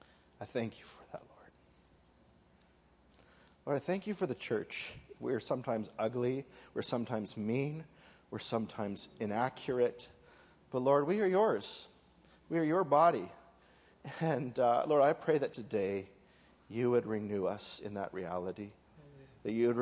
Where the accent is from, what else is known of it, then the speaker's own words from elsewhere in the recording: British Columbia, Canada; I'm thankful for my home church, the church that I grew up on Vancouver Island.